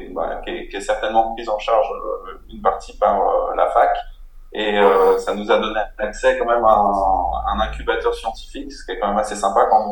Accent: Versailles, Île-de-France, France; moved away as an adult; also born or lived in Dominican Republic; c'est un prénom vietnamien. J'ai grandi à Versailles et je suis ensuite parti directement installé en République dominicaine à 22 ans

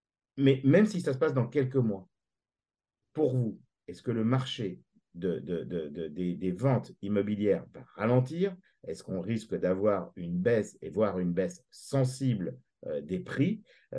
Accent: France; On est Français.

